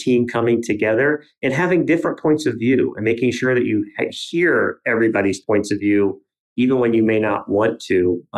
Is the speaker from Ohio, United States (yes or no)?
yes; Van Wert, Ohio, United States; he sent a couple of people to my hometown, Van Wert, Ohio, and through a little bit of cajoling of my sisters with a bottle of wine, got an in-person, behind-the-scenes look at my childhood